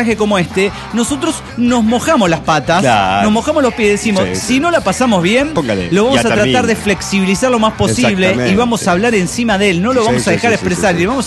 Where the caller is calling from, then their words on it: Orange, California, United States; Soy el maleante de Orange Califas.